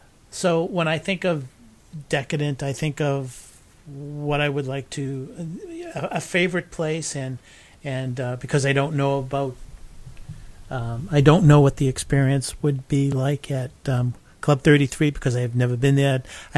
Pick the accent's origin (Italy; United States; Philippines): Italy; Southern Italy; It's just, well, I'm from Southern Italy.